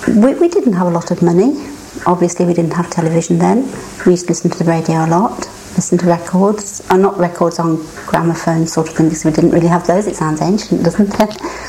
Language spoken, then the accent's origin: English; Leicester, East Midlands, United Kingdom; born there; I'm 52 years old and I was born here in Leicester in Twycross Street, number 3 Twycross Street, in the Highfields area.